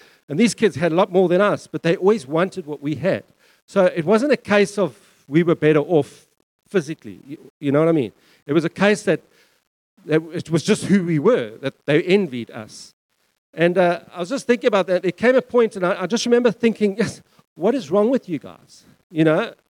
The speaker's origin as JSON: {"language": "English", "town": "King Williamstown", "region": "Eastern Cape", "country": "South Africa", "tie": "born or raised there", "said": "I grew up in King Williamstown in an orphanage."}